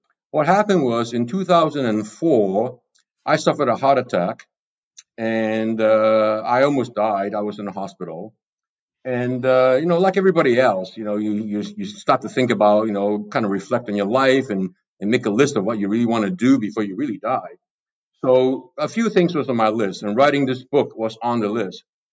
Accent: Hong Kong; growing up in Hong Kong, I knew about the Opium War because I studied Chinese history in a Chinese school before I went to the American school.

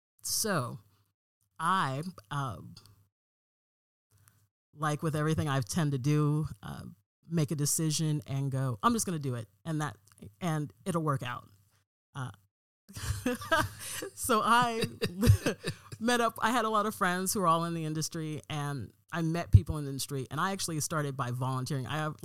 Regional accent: Portland, Oregon, United States; I'm from Portland, Oregon. I'm born and raised here. My family has been here for a while now. So I went to high school here, all the things.

